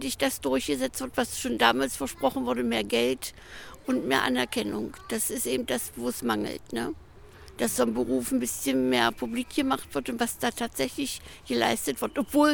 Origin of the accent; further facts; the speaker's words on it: Schönebeck, Saxony-Anhalt, Germany; moved away as an adult; now in Hildesheim, Germany; Ich bin also nicht gebürtige Hildesheimerin. Bin eigentlich ursprünglich von Raum Magdeburg-Schönebeck. Lebe aber schon über 20 Jahre hier.